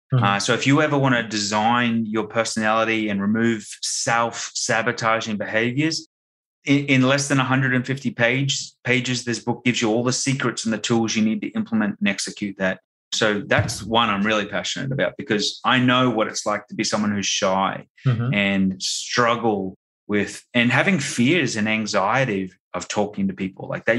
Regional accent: Australia; because I'm Australian.

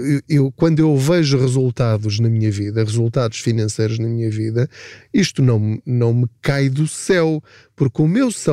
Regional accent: Portugal; Nós, enquanto portugueses, temos de mudar o nosso chip

